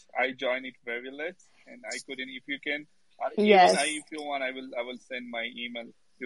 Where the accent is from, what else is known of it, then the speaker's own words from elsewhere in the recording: Pakistan; English is a second language; now in Dubai, United Arab Emirates; I'm from originally from Pakistan, and I'm here in Dubai.